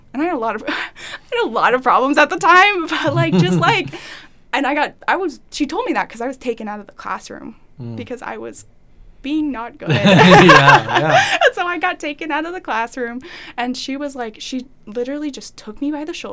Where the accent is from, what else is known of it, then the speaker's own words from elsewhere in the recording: Dubuque, Iowa, United States; born there; also born or lived in Dyersville; So I was born in Dubuque, Iowa, to two parents